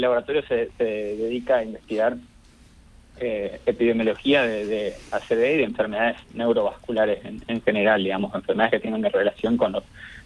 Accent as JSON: {"language": "Spanish", "town": "Resistencia", "region": "Chaco", "country": "Argentina", "tie": "born there", "said": "nací en Resistencia, en Chaco, y hice la universidad en la Universidad Nacional del Nordeste, que es en, que en Corrientes."}